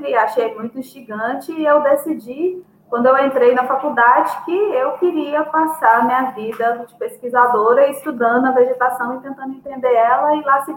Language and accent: Portuguese; Minas Gerais, Brazil; Eu sou norte mineira, né?